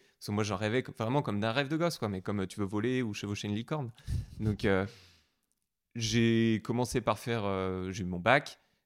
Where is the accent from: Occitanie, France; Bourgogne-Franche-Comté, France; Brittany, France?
Brittany, France; je suis né en Bretagne, je suis né dans la campagne des Portes de Bretagne, entre un champ de vaches et un champ de moutons. J'habite à côté de Fougères